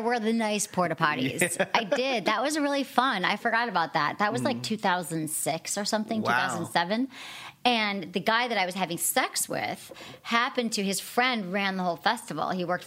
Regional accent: Michigan, United States; now in California, United States; I grew up in Michigan, so it's like, where are we going to go? It's warm. We're going to go to Florida.

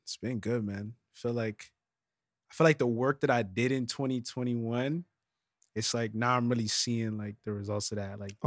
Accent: Jamaica; I'm a Jamaican

